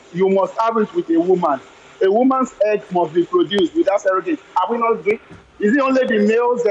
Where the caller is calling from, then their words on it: Poland; I'm calling from Poland.